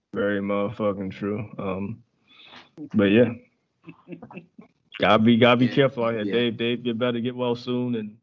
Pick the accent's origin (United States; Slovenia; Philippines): United States; New York; I mean, I love … songs and all that stuff because I'm from New York.